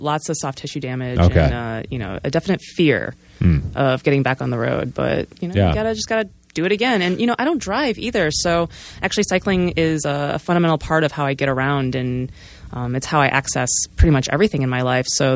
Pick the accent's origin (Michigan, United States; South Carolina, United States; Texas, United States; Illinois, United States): Illinois, United States; Chicago; now in Portland, United States; coming to Portland is when my love for cycling really blossomed. I'm from Chicago, which actually now, much like your experience, now it has great infrastructure.